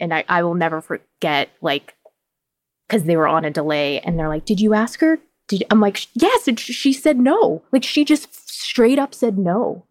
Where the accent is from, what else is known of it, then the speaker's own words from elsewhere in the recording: Boston, Massachusetts, United States; like I pronounce words weird because I'm from Boston